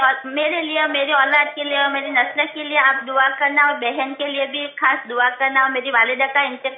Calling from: London, United Kingdom; میں لندن سے بول رہی ہوں

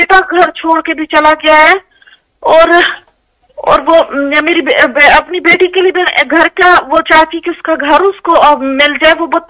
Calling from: Netherlands; जी मैं हॉलैंड से बोल रही हूँ।

